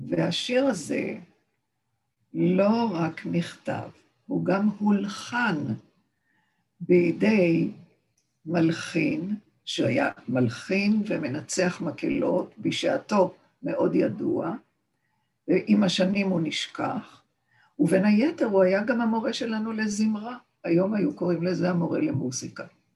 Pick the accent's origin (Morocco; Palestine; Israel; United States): Israel; Kiryat Haim, Haifa District; בשנים שאני למדתי בבית הספר, החלוקה הייתה כזאת, 8 כיתות בית ספר יסודי ו4 כיתות בית ספר תיכון. בית ספר יסודי א' עד ח', בית ספר תיכון ט' עד י' ב'. אני למדתי בבית ספר מאוד נחמד, בקריית חיים